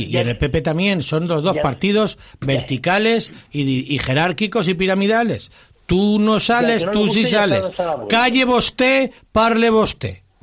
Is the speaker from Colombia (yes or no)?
no; Valencia, Valencian Community, Spain; Bien, dicho lo cual, yo soy de Torrefiel. Lo digo siempre que puedo.